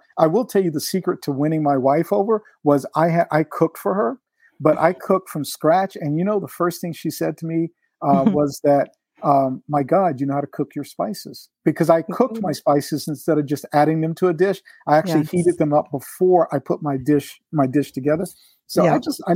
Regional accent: North Carolina, United States; And even though I'm from North Carolina and spices, you know, the spice was salt and pepper.

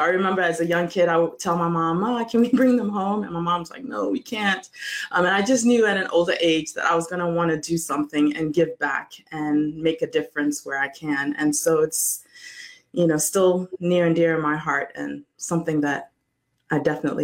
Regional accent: Ghana; I grew up in Ghana, and growing up in Ghana in a developing country, you're privy to so much the haves and the have-nots

